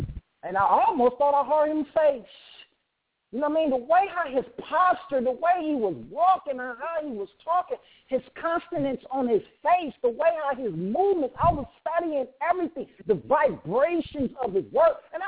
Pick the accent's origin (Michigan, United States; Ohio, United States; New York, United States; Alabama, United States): Michigan, United States; Detroit; When I seen the ministers teaching, in my hometown, out of all the towns, I got this. I mean, he chose that. That was the first thing that made me think. Why did he choose to go to Detroit?